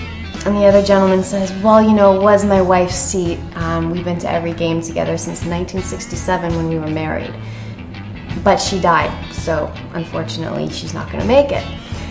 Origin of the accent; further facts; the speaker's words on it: Canada; I have a funny joke for you, being Canadian